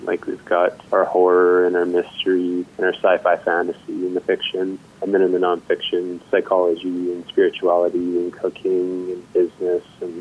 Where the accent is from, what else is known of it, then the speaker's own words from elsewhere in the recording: Quesnel, British Columbia, Canada; I'm originally from Quesnel. So I found my way coming back here in order to teach